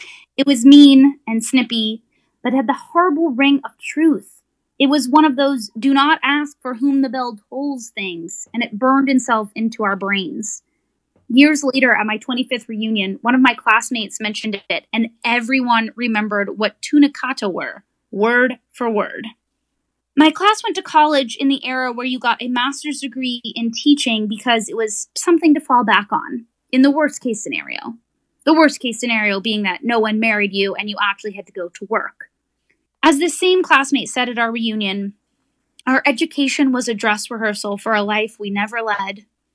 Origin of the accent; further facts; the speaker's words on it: Beverly Hills, California, United States; told I had a New Jersey accent I really ought to do something about, which was a shock to me since I was from Beverly Hills, California, and had never set foot in the state of New Jersey.